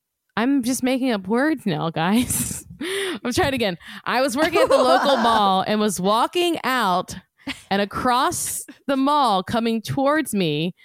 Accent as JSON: {"language": "English", "town": "Corona", "region": "California", "country": "United States", "also_born_or_lived": "St. Louis", "said": "I am from Southern California, Corona, to be exact."}